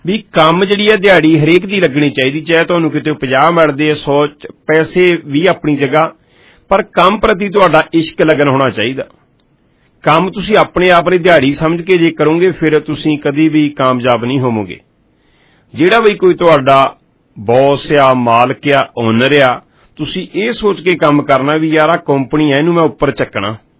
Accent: Punjab, India; moved away; ਜਦੋਂ ਮੈਂ ਪੰਜਾਬ ਤੋਂ ਆਇਆ ਮੇਰਾ ਕੋਈ ਇੱਦਾਂ ਨਹੀਂ ਸੀ ਕਿ ਅੱਜ ਤੋਂ 18 ਸਾਲ ਪਹਿਲਾਂ

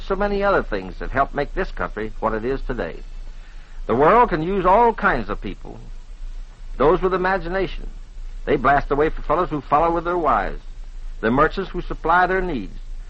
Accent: Mission, Texas, United States; Mission, Texas, it was, my hometown.

